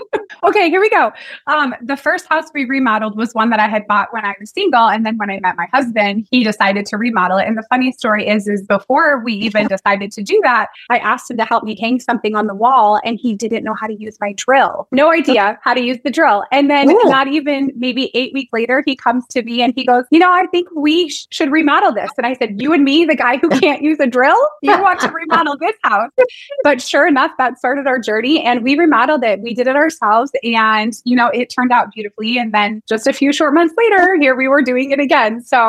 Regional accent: Dubuque, Iowa, United States; I grew up in Dubuque, which is about 1 hour and 15 minutes from where we are now.

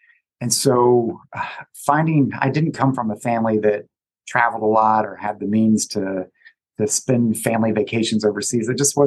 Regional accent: North Carolina, United States; And I grew up in the American South, spent part of my time in rural North Carolina.

